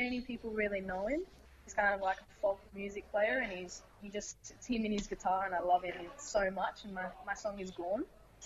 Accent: West Pennant Hills, New South Wales, Australia; I grew up in a small place called West Bennet Hills, just near Castle Hill in Sydney, Australia.

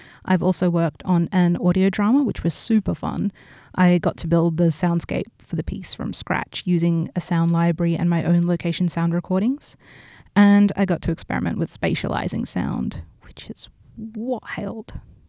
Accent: Australia; born there; English is a second language; Whilst I was born in Australia, it was not too long after my parents had emigrated, and English was not my first language.

